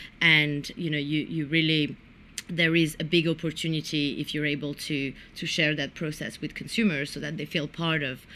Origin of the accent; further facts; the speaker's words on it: Paris, Île-de-France, France; maybe because I'm originally from Paris, I always had a big interest in the fashion industry and luxury sector.